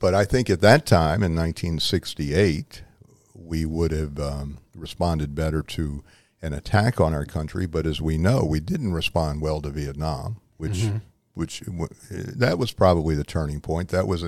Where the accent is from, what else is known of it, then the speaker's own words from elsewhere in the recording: New Orleans, Louisiana, United States; also born or lived in Little Rock, Arkansas; I grew up in New Orleans and in Little Rock, and both Arkansas and Louisiana are good laboratories for politics.